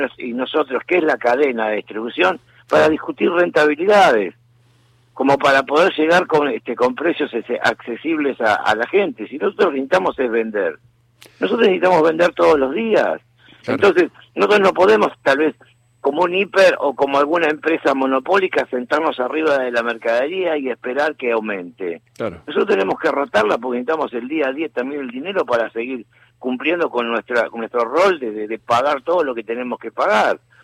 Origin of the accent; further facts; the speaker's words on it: Argentina; Obviamente, somos argentinos